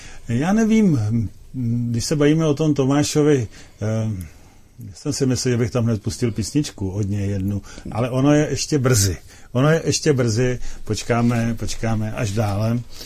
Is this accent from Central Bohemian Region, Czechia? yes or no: no; Plzeň, Plzeň Region, Czechia; já samozřejmě jsem z Plzně